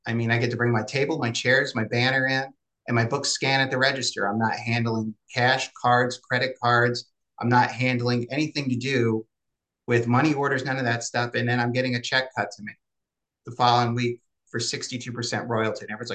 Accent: New York, United States; I was born in the Northeast. I was born in the Hudson Valley of New York, which is a very much a storytelling tale fable kind of like area

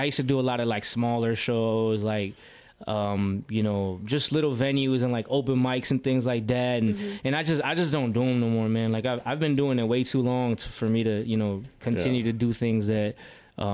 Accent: Chicago, Illinois, United States; And I didn't go to school for, like, you know, growing up in Chicago in the music business, definitely, which is a whole other

